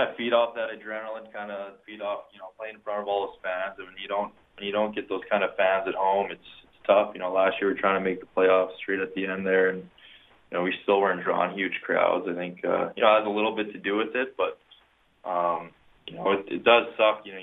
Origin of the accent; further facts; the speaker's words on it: Edmonton, Alberta, Canada; I grew up in McLeod, so McLeod outdoor rink. That's where I went almost every day after school.